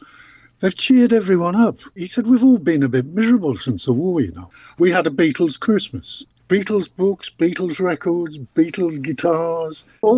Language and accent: English; Sunderland, North East England, United Kingdom; There was a society up in Sunderland, my hometown, called the Sunderland Pianoforte Society that had a recital